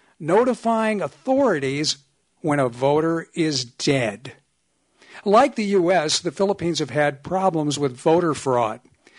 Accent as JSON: {"language": "English", "town": "Chicago", "region": "Illinois", "country": "United States", "said": "Now, Michael, I'm from Chicago, where those that we call existentially challenged people vote."}